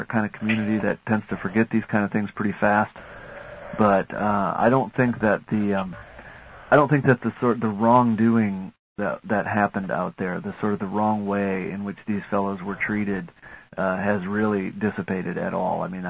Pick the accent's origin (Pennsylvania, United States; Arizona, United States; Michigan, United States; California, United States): Michigan, United States; Kalamazoo; And Kalamazoo also was pretty huge. It happens to be my hometown.